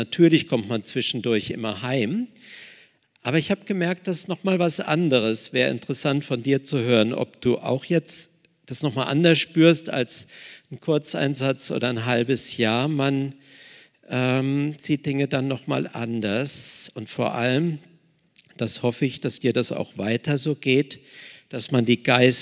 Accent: Germany; danke für Deutschland, danke. Plötzlich stiegen Bilder in mir hoch, Bilder, die daheim für mich normal sind.

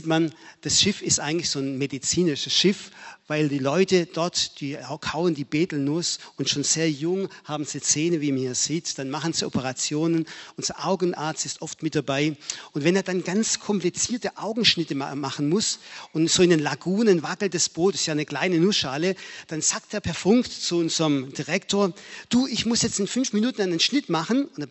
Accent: Aidlingen, Baden-Württemberg, Germany; Ich selber bin groß geworden hier im Stuttgarter Raum Eidlingen, Pietismus.

